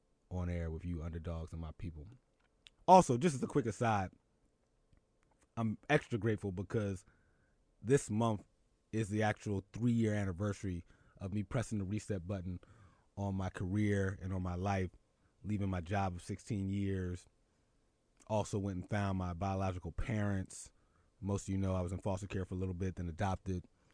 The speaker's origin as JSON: {"language": "English", "town": "Philadelphia", "region": "Pennsylvania", "country": "United States", "said": "which sucks because I'm from Philly."}